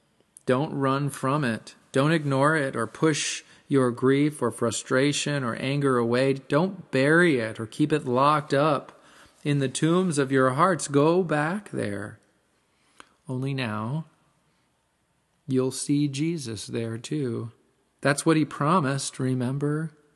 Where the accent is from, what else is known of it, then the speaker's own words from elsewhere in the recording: Houston, Texas, United States; I don't mean necessarily the town of your birth or your childhood. That would mean Houston is my Galilee, or the fjords of Norway.